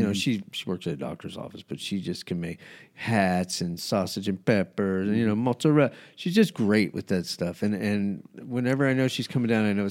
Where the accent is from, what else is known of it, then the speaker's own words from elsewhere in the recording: New Mexico, United States; I grew up in New Mexico, and my mom had this great chicken enchilada green chili chicken enchiladas.